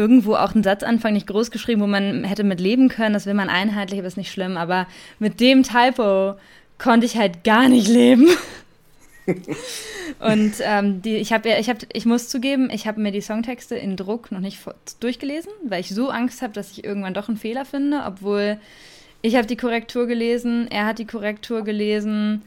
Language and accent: German; Bielefeld, North Rhine-Westphalia, Germany; ich wohne in Bielefeld und wir kommen fast alle aus Bielefeld.